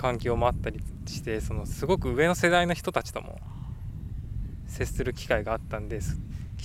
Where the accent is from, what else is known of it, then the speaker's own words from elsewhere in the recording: Ishikawa, Japan; now in Kochi, Japan; 石川県から来ました。